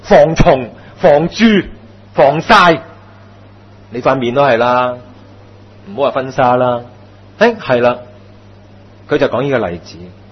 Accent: China; 我们中国人说相爱不好口

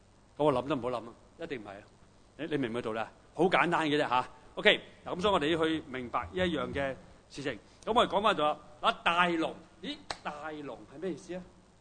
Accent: China; 即係我用我係中國人嘅龍先啦嚇。

